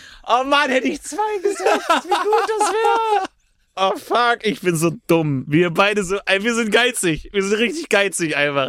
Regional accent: Serbia; Komm schon, für Serbien. Mein Heimatland, meine ganze Familie schaut zu.

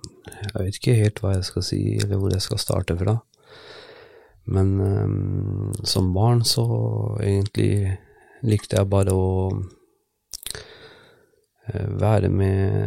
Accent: Oslo, Norway; Jeg født og oppvokst i Oslo. Jeg i midten av 30-årene nå. Jeg har vokst opp litt forskjellig i Oslo. Så for det meste så har jeg bodd egentlig litt forskjellige steder i Oslo nå.

